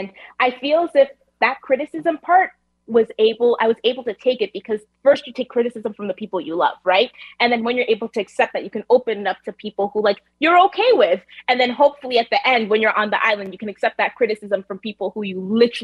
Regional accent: Kenya; I lied and told everyone I was going to Kenya because I'm from Kenya.

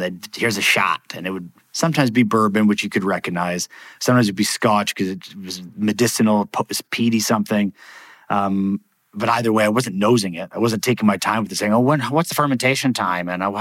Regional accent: Toronto, Ontario, Canada; now in United Kingdom; I'm from Canada, from Toronto, and yes, I moved to the UK in 2002.

